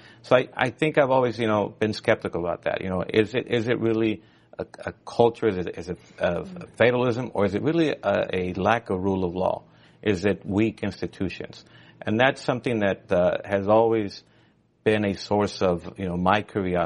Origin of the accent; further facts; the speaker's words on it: United States; I often think, as an American, that someday Americans will miss Mexicans